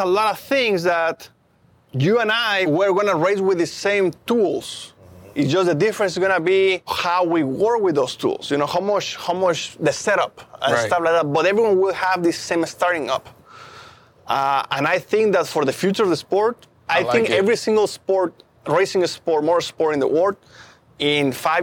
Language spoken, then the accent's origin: English; Mexico; I grew up in Mexico, and I grew up in a neighborhood where, you know, I went to public school